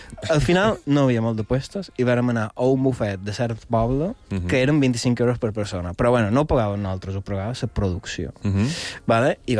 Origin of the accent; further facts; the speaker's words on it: Balearic Islands, Spain; som gent arreu de Mallorca, vale? Vull dir, coneixem el que és Mallorca, no?